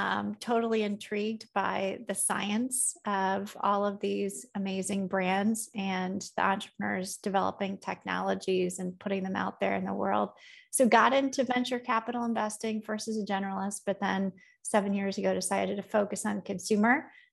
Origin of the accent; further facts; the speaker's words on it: Cincinnati, Ohio, United States; always from my hometown of Cincinnati, Ohio, which many VCs find hard to believe, but is true.